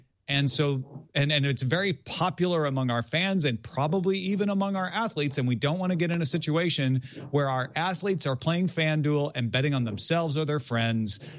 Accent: Illinois, United States; I'm from Southern Illinois, so Mizzou for a lot of my friends and family

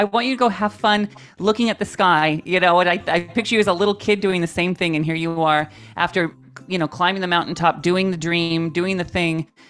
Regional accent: Washington, United States; I got to go up to my home state, Washington State, and I did a performance at Clearwater Casino up there.

